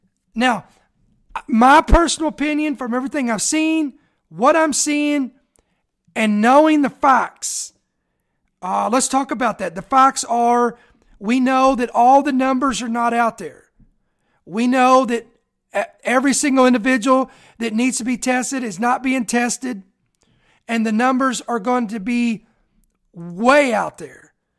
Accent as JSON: {"language": "English", "region": "Indiana", "country": "United States", "tie": "born or raised there", "said": "and 1 in Indiana. That's my home state."}